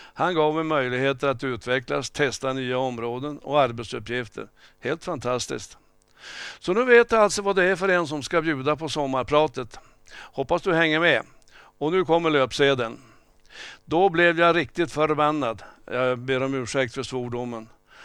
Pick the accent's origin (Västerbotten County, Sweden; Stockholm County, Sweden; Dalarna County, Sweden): Västerbotten County, Sweden; Bureå; Jag är född och uppvuxen i Bureå, 2 mil söder om Guldstaden, och då vet ni förstås att det handlar om Skellefteå.